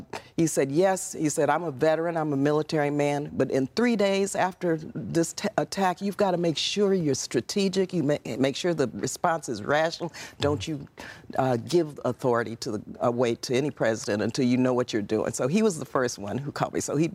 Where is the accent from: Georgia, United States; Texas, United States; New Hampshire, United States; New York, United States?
Texas, United States; El Paso; also born or lived in Southern California; born and raised in El Paso, Texas. Of course, I told you my story about coming to Southern Cal, San Fernando Junior High and San Fernando High School, first black cheerleader there.